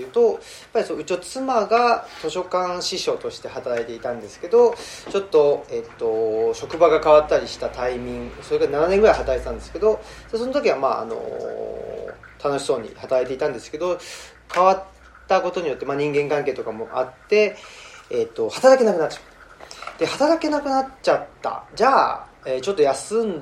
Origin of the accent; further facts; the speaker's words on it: Saitama, Japan; 吉野村に、移り住んだと。その直前は西宮ってところに行って、その前は神戸で、僕は埼玉県の埼玉市ってところで生まれ育ったという人間なんですが